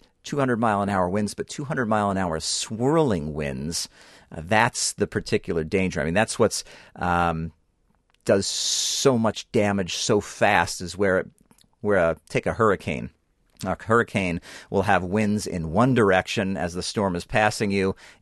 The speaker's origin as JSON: {"language": "English", "region": "New York", "country": "United States", "tie": "born or raised there", "said": "I grew up on Long Island, and out on Long Island, the storms would march eastward from New Jersey"}